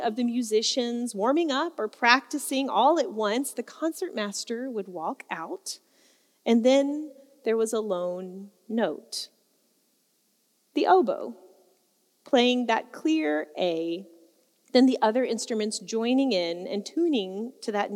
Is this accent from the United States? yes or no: yes; Shreveport, Louisiana, United States; reminds me of this core memory that I have from when I was growing up. I'm from Shreveport, Louisiana, which if you've never been, that's okay.